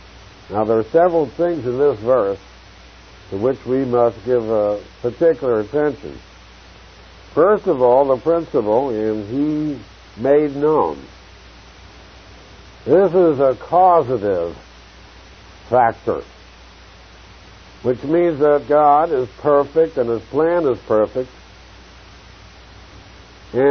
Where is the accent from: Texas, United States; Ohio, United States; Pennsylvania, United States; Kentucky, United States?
Pennsylvania, United States; Philadelphia; we grew up in Philadelphia